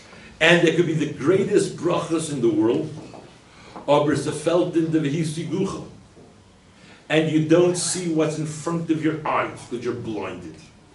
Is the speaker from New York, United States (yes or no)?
yes; Brooklyn, New York, United States; English is a second language; I come from Brooklyn. English is my third language.